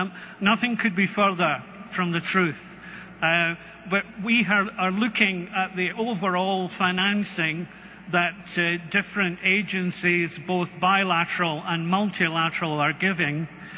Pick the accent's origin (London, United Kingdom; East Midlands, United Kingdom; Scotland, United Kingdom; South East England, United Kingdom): Scotland, United Kingdom; You probably guess from my accent that I come from Scotland